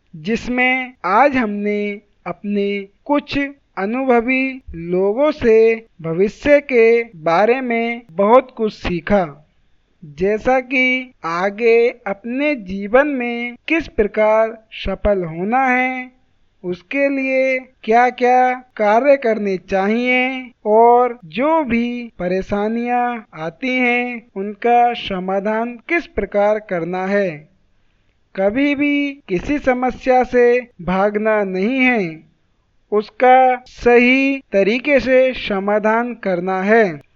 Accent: Paintiya, Uttar Pradesh, India; मैं उत्तर प्रदेश के जिला संभल में स्थित ग्राम पैंतिया का मूल निवासी हूँ

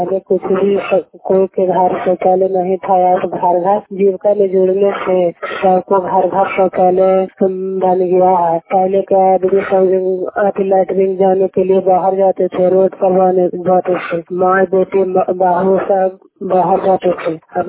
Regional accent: Karadhan, Bihar, India; मैं कराधन के रहने वाली हूँ, धुरवा पंचायत से बोल रहा हूँ। थाना है कांग्रेस राय, जिला ललंदा पोस्ट धुरवा।

